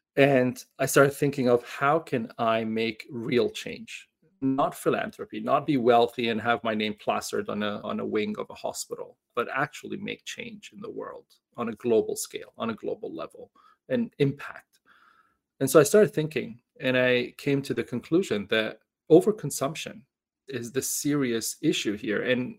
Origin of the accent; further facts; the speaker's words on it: Toronto, Ontario, Canada; also born or lived in Dubai; I had kind of grown to love Canada, Toronto, essentially, as my hometown. And so, I mean, I started university when I was turning 16. So I really grew up there, essentially.